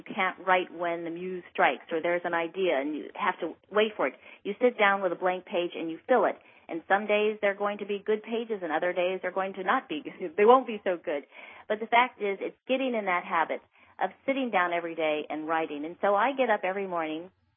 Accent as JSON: {"language": "English", "region": "Texas", "country": "United States", "tie": "born or raised there", "lives_now": "New York, United States", "said": "by coming to New York, having, as I said, born and raised in Texas, coming up to New York, and then to get here, and it was almost like starting entirely a new life"}